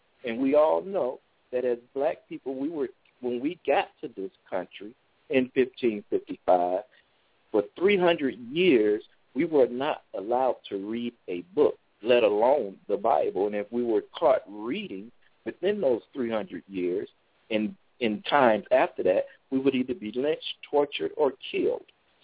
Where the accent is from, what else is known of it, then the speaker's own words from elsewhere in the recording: the South, United States; I grew up in the South. We knew nothing about black history.